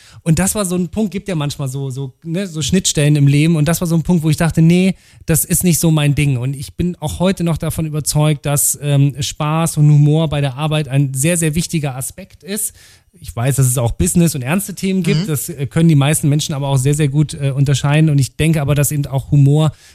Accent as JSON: {"language": "German", "region": "Saxony-Anhalt", "country": "Germany", "tie": "born or raised there", "moved": "as an adult", "lives_now": "Rhineland, Germany", "said": "Ich bin tatsächlich 2003 aus meiner Heimat von Sachsen-Anhalt ins Rheinland gezogen"}